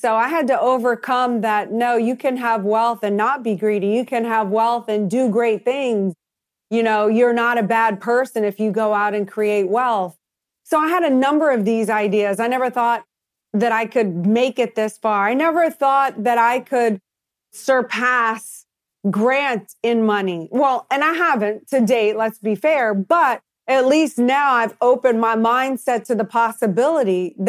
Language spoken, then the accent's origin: English; New Orleans, Louisiana, United States; Well, I grew up in New Orleans, Louisiana. You know, I had a really great childhood.